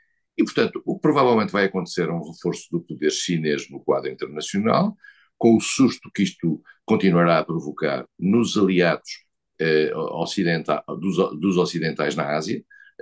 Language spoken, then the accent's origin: Portuguese; Vila Real, Portugal; como se diz aqui na minha terra, em Vila Real